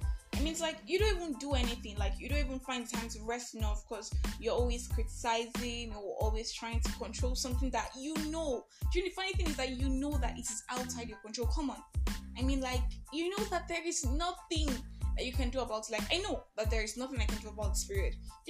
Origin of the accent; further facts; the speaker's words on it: Nigeria; I am born Nigerian, I am fully bred Nigerian